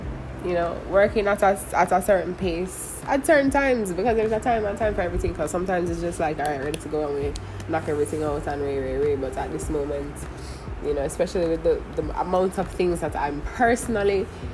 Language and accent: English; Jamaica; I am a Jamaican, so in my conversation I'm going to naturally put things that are how I talk or how I think.